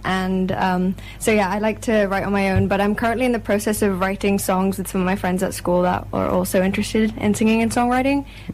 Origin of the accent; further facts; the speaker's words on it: Thailand; also born or lived in Philippines / Ireland; especially living abroad and away from the Philippines or Ireland, where I'm from, growing up in Thailand